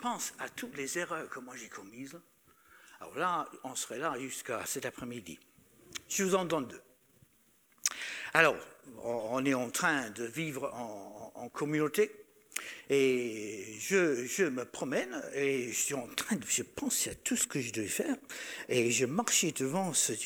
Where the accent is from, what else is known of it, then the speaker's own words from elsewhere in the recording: France; On est des Français quand même. Des chrétiens.